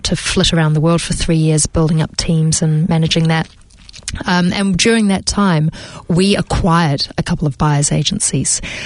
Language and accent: English; Auckland, New Zealand; I was born and raised in Auckland